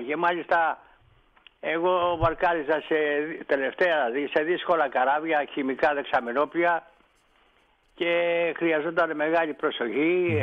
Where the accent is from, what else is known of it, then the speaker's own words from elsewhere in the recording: Ithaca, Ionian Islands, Greece; moved away as an adult; now in Athens, Greece; γιατί μέσα στην Αθήνα έφυγα εγώ από την Ιθάκη